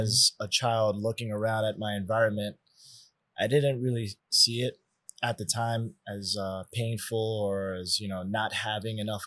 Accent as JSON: {"language": "English", "region": "New York", "country": "United States", "tie": "born or raised there", "said": "Born and raised in East Harlem, the projects of, you know, old East Harlem. And those are my humble beginnings."}